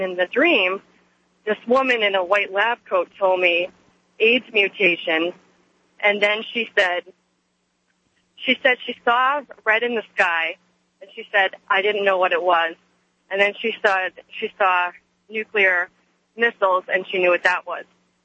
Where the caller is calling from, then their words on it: Massachusetts, United States; I'm calling from Massachusetts.